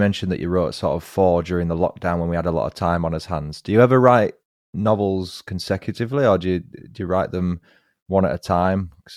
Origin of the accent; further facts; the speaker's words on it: England, United Kingdom; I, as you said in your book, I'm from England.